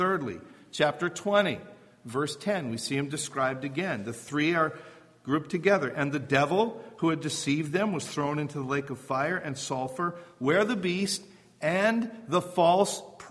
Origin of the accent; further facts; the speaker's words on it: Wisconsin, United States; Wisconsin. That's where I spent all my formative years. God's promised land. But be that as it may, I grew up in the Midwest.